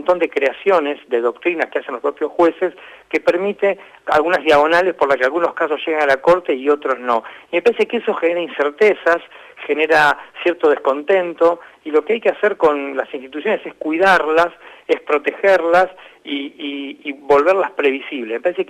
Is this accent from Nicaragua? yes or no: no; Argentina; yo como trabajador del sistema judicial y como tantos argentinos